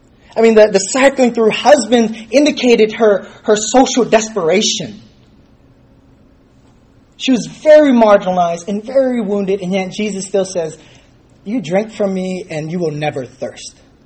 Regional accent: California, United States; No. I'm from California. I was like, "No, I'm from California."

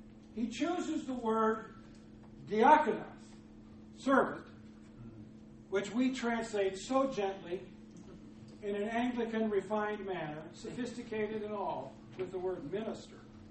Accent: Freeport, Illinois, United States; I grew up in Freeport, Illinois.

